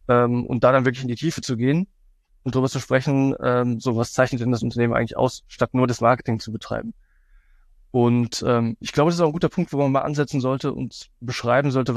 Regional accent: Cologne, North Rhine-Westphalia, Germany; Für mich als Kölner natürlich ein schwieriger Schritt gewesen

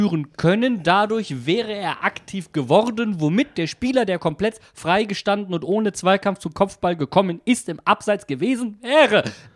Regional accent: Wuppertal, North Rhine-Westphalia, Germany; Und dann gab es noch eine besondere Unterstützung aus meiner Heimat. Schiedsrichter Dr. Braun kommt aus Wuppertal und zwar von einem meiner 2 Heimatvereine, dem SV Jägerhaus Linde.

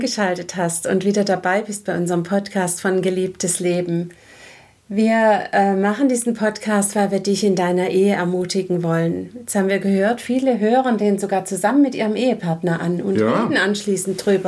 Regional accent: Baden-Württemberg, Germany; accent: Swabian; danke, dass ihr uns unseren schwäbischen Akzent nicht übel nehmt.

